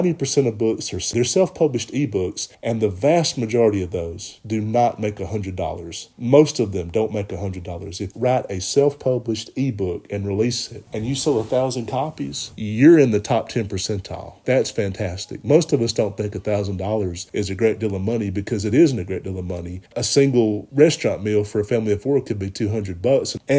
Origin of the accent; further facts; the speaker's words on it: Alabama, United States; now in Los Angeles, United States; All the time growing up in Alabama, I heard, oh my God, Los Angeles, that's Sodom and Gomorrah